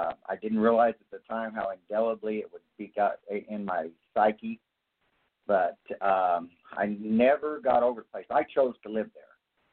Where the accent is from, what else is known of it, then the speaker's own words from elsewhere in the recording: Rupert, Idaho, United States; born there; I was born in Rupert, Idaho, which is in the valley in the south.